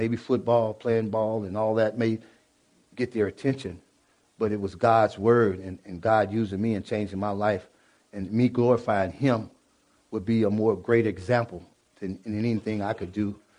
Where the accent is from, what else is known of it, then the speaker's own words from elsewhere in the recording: Kankakee, Illinois, United States; when I went to this place called Kankakee, it was a place that I never wanted to go back to. That was my hometown.